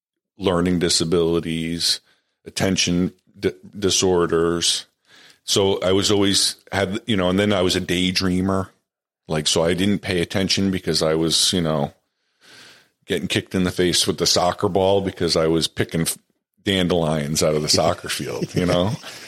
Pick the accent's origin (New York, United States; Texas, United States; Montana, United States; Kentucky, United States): New York, United States; Pleasantville; I grew up in Pleasantville, New York.